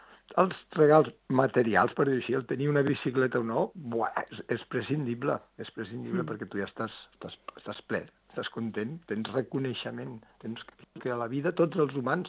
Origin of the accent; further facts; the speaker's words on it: Tivissa, Catalonia, Spain; per mi ha estat molt content poder estar aquí per les meves terres, que jo soc de Tivissa.